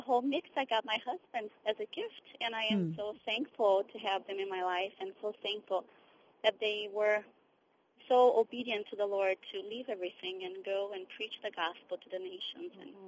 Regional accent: Brazil; English is a second language; now in St. Paul, United States; Yes, I am from Brazil

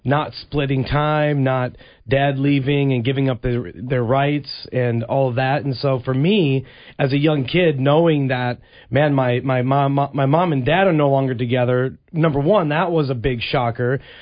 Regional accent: Stillwater, United States; Growing up in Stillwater was amazing. Stillwater is a beautiful town.

